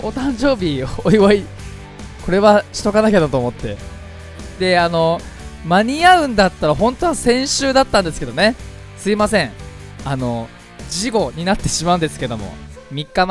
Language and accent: Japanese; Fujisawa, Kanagawa, Japan; 藤沢出身の俳優タレントとして活動する